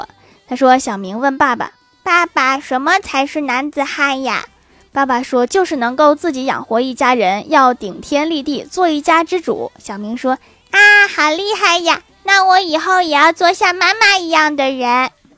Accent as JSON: {"language": "Chinese", "region": "Northeast China", "country": "China", "said": "作为东北人，我只吃甜粽。"}